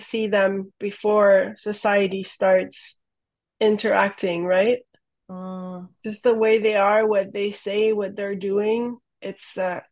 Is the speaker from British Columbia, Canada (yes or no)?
no; Quebec, Canada; I remember once, I'm from Quebec